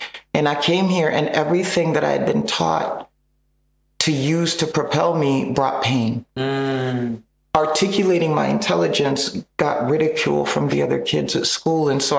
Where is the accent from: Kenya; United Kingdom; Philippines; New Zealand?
Kenya; I was born in Kenya. And I share that because I grew up in an environment and in a space where what I looked like was not a barrier to what I could be.